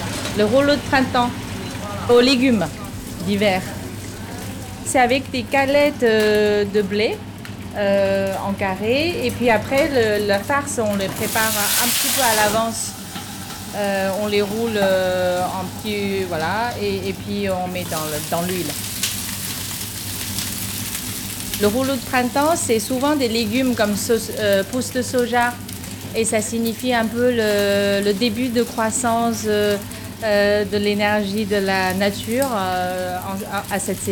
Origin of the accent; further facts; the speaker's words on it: Beijing, China; Je suis plutôt du nord de la Chine, parce que je suis d'origine de Pékin